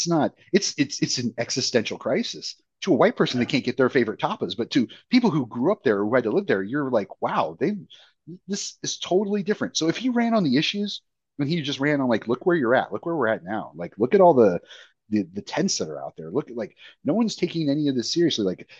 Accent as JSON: {"language": "English", "region": "Oregon", "country": "United States", "tie": "born or raised there", "said": "in the area that I grew up in Oregon, really rural, but a smaller Mexican community, a lot of Mexicans and whites, poor people living together."}